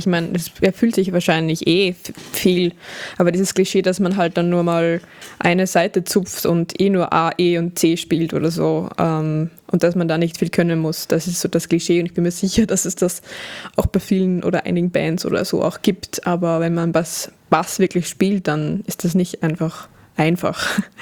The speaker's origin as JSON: {"language": "German", "country": "Austria", "said": "Das ist bei uns in Österreich so ein Ding."}